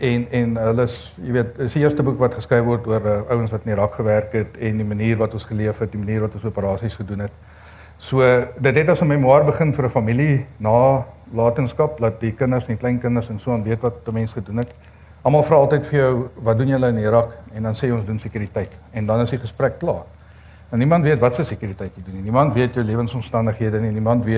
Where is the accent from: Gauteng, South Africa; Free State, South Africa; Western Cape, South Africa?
Free State, South Africa; Ek het in die Vrystaat groot geword, ons het nie Engels gepraat tot ek weermag toe is nie.